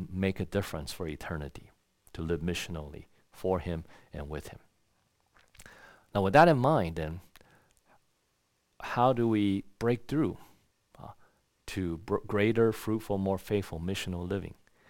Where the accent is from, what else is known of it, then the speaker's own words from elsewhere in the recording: Taiwan; now in United States; I grew up in Taiwan, and I found that there was a lot of things that were not were ugly or were not pleasant or I did not like in my own culture.